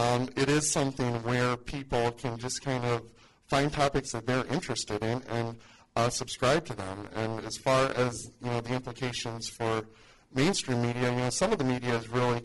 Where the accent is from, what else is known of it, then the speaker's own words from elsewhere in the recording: Muskegon, Michigan, United States; also born or lived in Detroit, United States; Well, I was born and raised in Muskegon, graduated from Mona Shores High School, and went to Central Michigan University